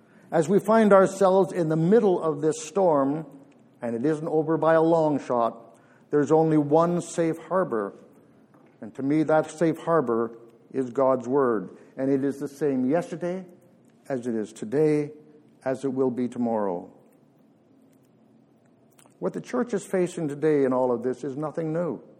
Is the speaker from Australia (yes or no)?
no; Peterborough, Ontario, Canada; I grew up in Peterborough